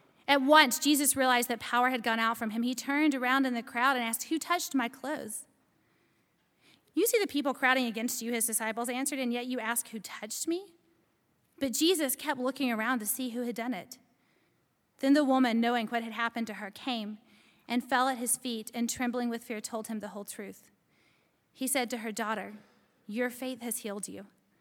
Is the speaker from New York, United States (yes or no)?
no; Alabama, United States; I'm from Alabama, and in our house, guests don't do the dishes.